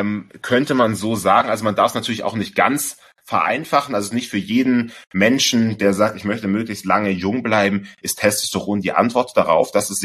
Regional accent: Baden-Württemberg, Germany; ich komme ja aus dem Schwabenland, aus der Nähe von Tübingen

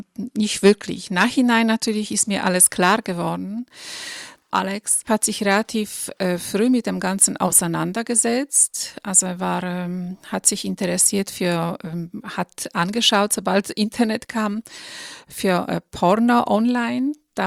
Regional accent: Poland; Ich bin in Polen aufgewachsen. Wir sind sehr, sehr katholisch. 99,9% sind alle katholisch.

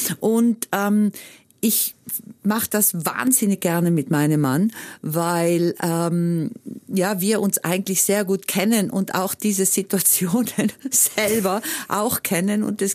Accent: Trentino-Alto Adige, Italy; now in Montana, United States; Und Südtirol ist natürlich meine Heimat.

